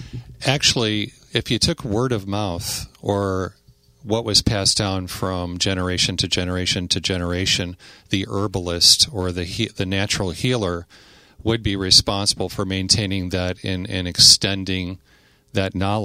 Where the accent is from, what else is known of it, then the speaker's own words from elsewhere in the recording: Chicago, Illinois, United States; now in New Mexico, United States; I grew up in Chicago, and it's a pleasure to be in a big city again because right now I live in the mountains in New Mexico.